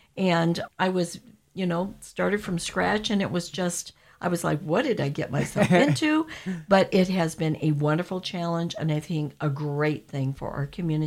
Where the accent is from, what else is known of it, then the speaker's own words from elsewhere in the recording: Perry, United States; because I graduated from Perry Schools.